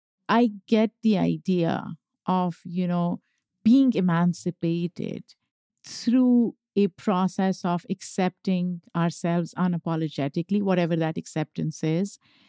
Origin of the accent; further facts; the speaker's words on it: Pakistan; Look, I grew up in Pakistan. Keeping your skin light is one of the biggest obsessions.